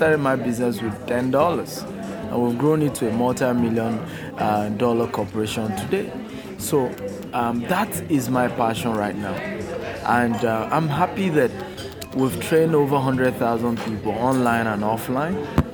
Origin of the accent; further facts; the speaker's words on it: Maiduguri, Borno, Nigeria; So I was born in Maiduguri, Borno State in Nigeria, as a northern part of the country. And, I grew up in one of the villages, really, even though it's close to the main city. And no electricity for over 5 years, no running water.